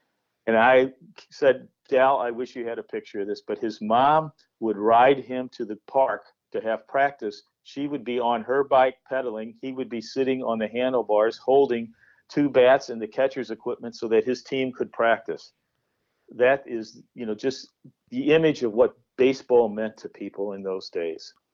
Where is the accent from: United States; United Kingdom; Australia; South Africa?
United States; St. Louis, Missouri; and for us growing up in St. Louis, you know, it really started with Catholic priests.